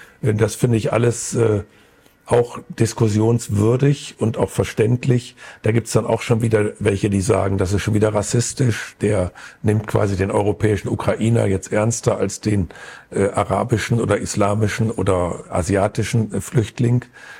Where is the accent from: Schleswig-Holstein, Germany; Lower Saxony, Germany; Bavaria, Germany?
Lower Saxony, Germany; Burgwedel; In meine Heimatgemeinde Burgwedel ist eine Familie gekommen aus Afghanistan.